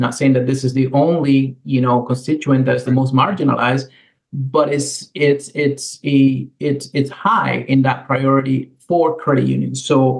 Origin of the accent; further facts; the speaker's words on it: Janesville, Wisconsin, United States; I'm from Janesville, Wisconsin, but I, you know, my parents are from Panama.